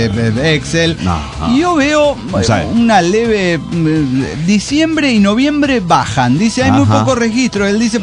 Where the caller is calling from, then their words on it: Morelia, Michoacán, Mexico; de Morelia, Michoacán.